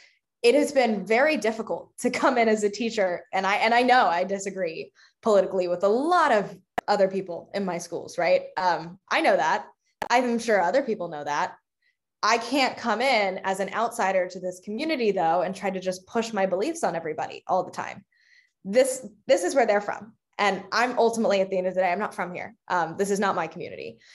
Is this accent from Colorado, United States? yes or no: no; North Carolina, United States; I think my school banned Harry Potter when I was growing up in the North Carolina school system.